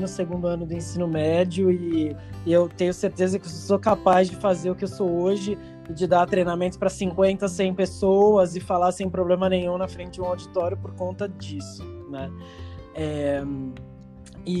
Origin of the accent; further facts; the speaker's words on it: São Paulo, Brazil; eu sou nascido e criado em São Paulo, né? Meu pai veio da Bahia, minha mãe veio da Paraíba